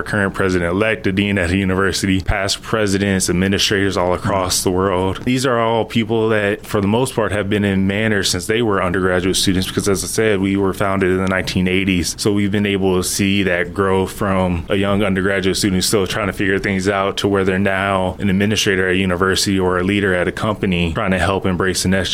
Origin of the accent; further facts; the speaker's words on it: Houston, Texas, United States; I'm from Houston, Texas, and I didn't have a typical introduction to agriculture.